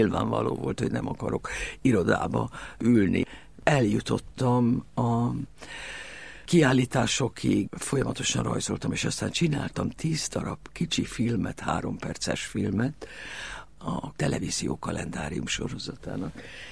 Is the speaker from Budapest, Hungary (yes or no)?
yes; Budapest, Hungary; born there; 1945-ben születtem egy szőnyegbombázás alkalmával a 9. kerületbe, a Gát utcai templomnak egy ablak nélküli szobájába